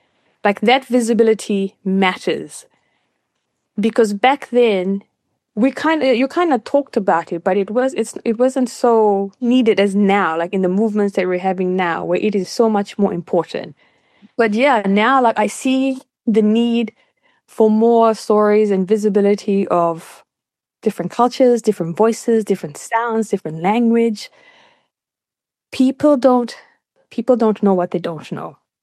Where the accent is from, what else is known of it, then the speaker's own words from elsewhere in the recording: Fiji; now in New Zealand; I just was like, I'm coming from Fiji. It's quite naive in terms of coming into a predominantly Kiwi white neighborhood, you know, white city.